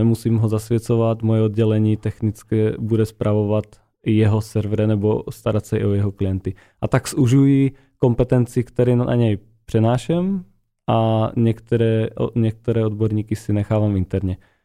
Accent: Slovakia; now in Czech Republic; Tím, že pocházím ze Slovenska, tak tam jsem už měl dřív podnikatelské aktivity.

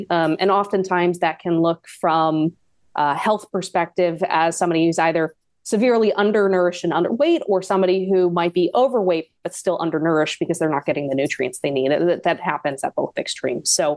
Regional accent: East Coast, United States; moved away as an adult; now in Kentucky, United States; I am somebody who was born and raised on the East Coast and moved to the Midwest for work about a decade ago. I cannot believe that I'm a Kentucky resident and have been for almost 8 years

